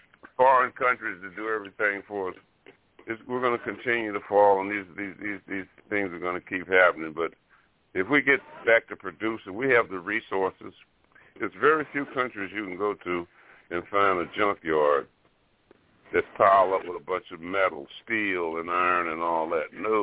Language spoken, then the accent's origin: English; Fairhope, Alabama, United States; my home state, Alabama. Matter of fact, right where I come from, a place called Fairhope, Alabama, they produce cotton right there